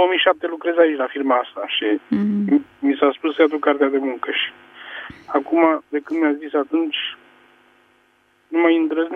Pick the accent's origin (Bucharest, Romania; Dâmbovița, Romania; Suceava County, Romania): Dâmbovița, Romania; Da, noi sunt din Dâmbovița.